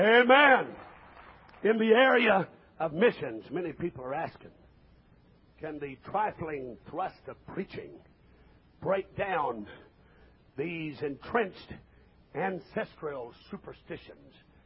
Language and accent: English; Missouri, United States; I was raised up in Missouri, and Brother Harry Branding was my district superintendent.